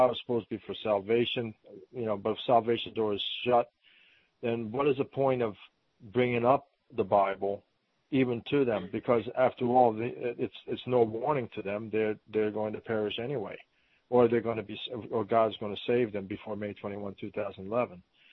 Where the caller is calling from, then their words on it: Baltimore, Maryland, United States; I'm calling from Baltimore.